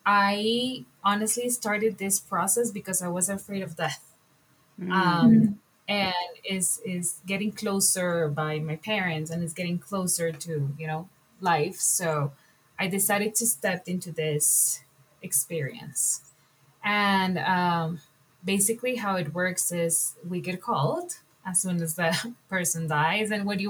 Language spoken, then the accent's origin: English; Colombia; English is a second language; So to give you guys some context, I'm from the Jewish community in Colombia. So that makes it a very unique experience. It's a very, very small community.